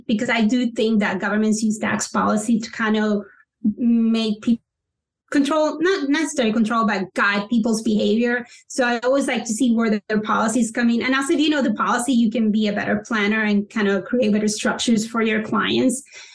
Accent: Panama; I'm from Panama, so we all have investments abroad and we all have things that we do abroad.

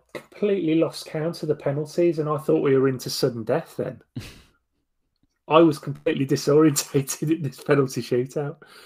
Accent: England, United Kingdom; I'm an Englishman. or an English football fan.

